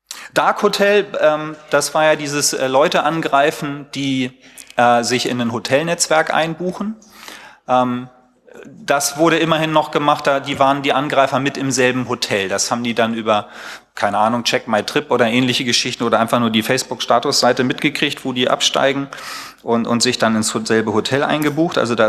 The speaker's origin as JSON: {"language": "German", "region": "Hamburg", "country": "Germany", "tie": "born or raised there", "said": "zur Verteidigung meiner Heimatstadt erklären, dass es ein paar Wavies geschafft haben, den Ausbau von WLAN in Hamburger Schulen zu stoppen"}